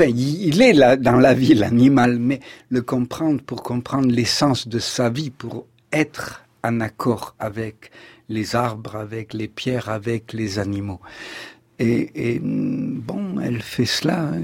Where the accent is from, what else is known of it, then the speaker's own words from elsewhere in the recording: Nice, Provence-Alpes-Côte d'Azur, France; born there; je suis né à Nice